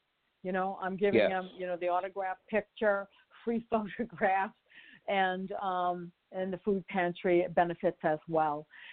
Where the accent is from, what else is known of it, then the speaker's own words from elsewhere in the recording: New Hampshire, United States; accent: southern; Hey, listen, I'm from New Hampshire. You know, I'm from New Hampshire. I've got a southern accent, and I sound like I'm from the Bronx at times.